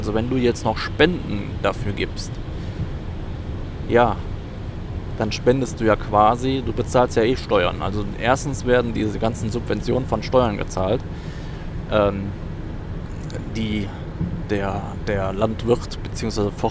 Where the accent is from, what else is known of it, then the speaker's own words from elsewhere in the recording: Eifel, Germany; Normalerweise, bei uns in der Eifel wächst zum Beispiel eigentlich keine Douglasie oder sonst irgendein Nadelbaum